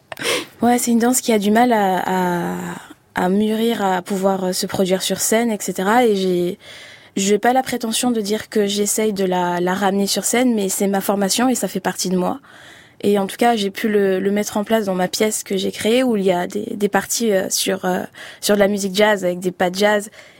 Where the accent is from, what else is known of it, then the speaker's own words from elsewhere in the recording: French Guiana; je viens de Guyane, le rapport à la danse africaine